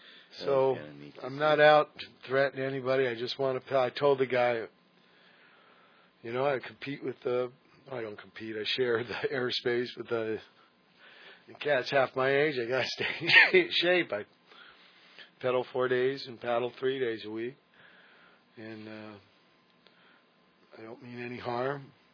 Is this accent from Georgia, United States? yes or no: no; Virginia, United States; born there; wanted to know why I was born in Virginia.